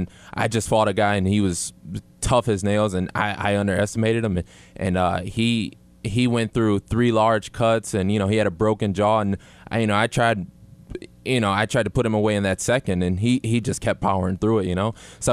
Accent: Detroit, Michigan, United States; I got my start over in Detroit. I'm from Detroit.

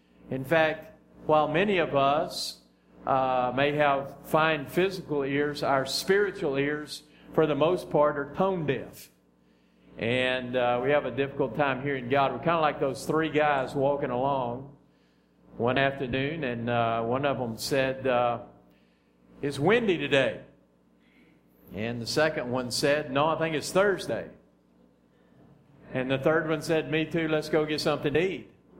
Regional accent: Texas, United States; accent: Texan; first language English; But he was speaking to me in English because that's my native language, or Texan is anyway.

